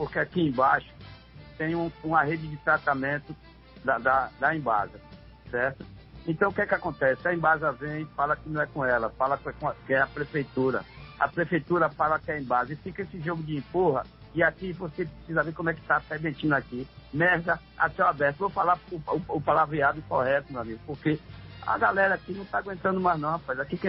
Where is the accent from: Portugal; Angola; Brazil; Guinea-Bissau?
Brazil; Ilhéus, Bahia; born there; Eu, como morador de Ilhéus, nasci em Ilhéus, certo?